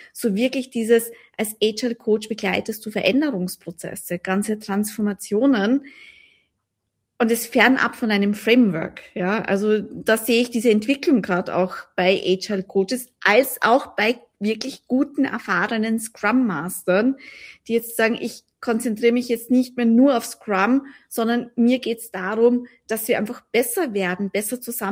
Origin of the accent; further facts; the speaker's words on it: Austria; Ja, da ist ja in Deutschland ein bisschen anders als bei uns in Österreich tatsächlich.